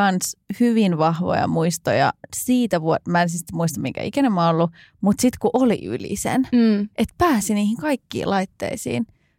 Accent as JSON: {"language": "Finnish", "town": "Turku", "region": "Southwest Finland", "country": "Finland", "said": "Mutta kun mäkin olen Turusta, niin ei siellä ollut mitään."}